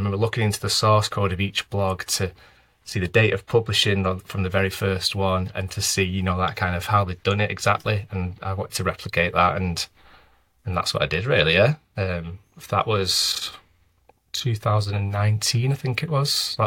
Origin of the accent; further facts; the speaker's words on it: Manchester, North West England, United Kingdom; So I'm from Manchester